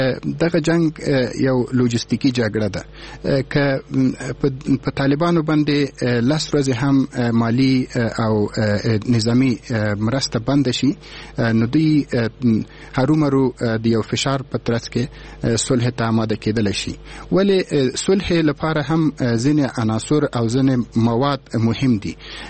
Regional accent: Afghanistan; یعنی مونږ د یو افغان په حیث باندې باید

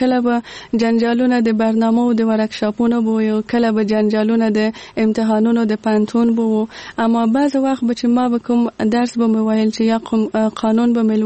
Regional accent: Kabul, Afghanistan; born there; زه په کابل کې زغیدلې یم او دلته مجوند کړی.

